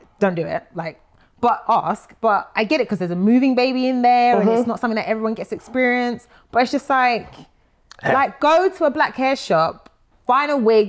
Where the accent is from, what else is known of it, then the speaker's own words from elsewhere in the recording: United Kingdom; and if I say to them, oh, I'm British.